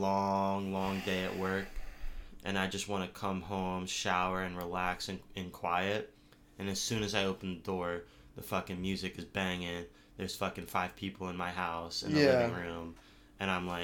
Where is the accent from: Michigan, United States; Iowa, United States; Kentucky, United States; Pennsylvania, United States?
Pennsylvania, United States; Like, back in my hometown, Bucks County, I lived in a bubble, dude.